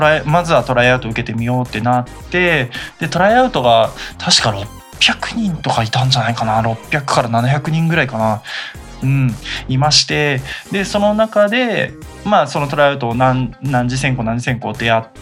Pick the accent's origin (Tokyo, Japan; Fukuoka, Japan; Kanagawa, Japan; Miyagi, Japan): Miyagi, Japan; ちょっと僕自身が宮城県出身という形でですね、宮城県宮城広瀬高等学校という、県立の高校に進みまして